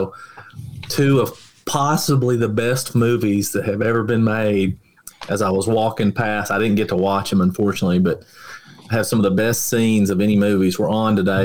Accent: Kentucky, United States; Where I grew up in Kentucky, you know, there's only one movie theater, ripped up seats.

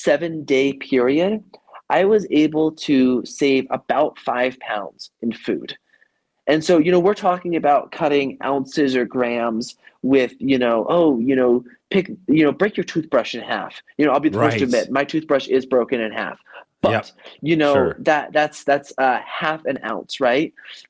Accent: Idaho, United States; I grew up in Idaho with, you know, there's this range called the Sawtooth Range there

